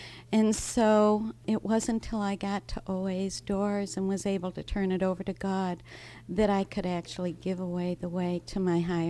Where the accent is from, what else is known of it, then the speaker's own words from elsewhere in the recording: Buhl, Idaho, United States; I'm from Buell, Idaho.